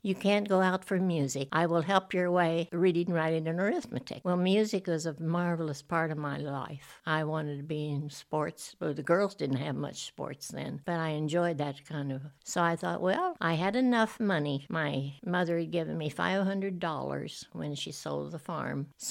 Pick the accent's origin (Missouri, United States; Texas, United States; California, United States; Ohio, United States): Missouri, United States; Butterfield; born there; Well, I was born in Butterfield, Missouri, down in the corner in the hills. And I was close to 7 miles to Oklahoma, right down in what they call the hillbilly country in 1934.